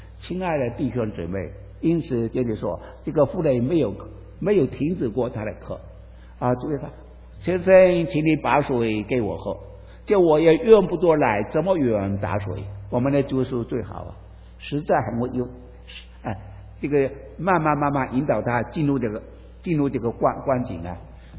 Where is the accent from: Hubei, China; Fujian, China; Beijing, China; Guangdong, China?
Fujian, China; Fuzhou; 我们福州人比较结婚的早一点啊